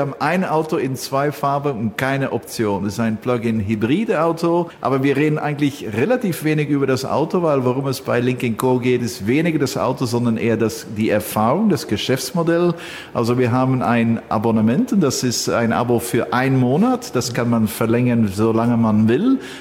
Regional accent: Belgium; ich bin Belgier

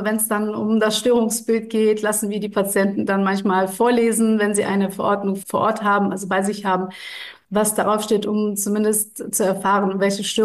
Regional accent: Düsseldorf, North Rhine-Westphalia, Germany; Ich komme aus Düsseldorf und bin hier seit über 20 Jahren schon niedergelassen mit einer Praxis, seit 25 Jahren sogar.

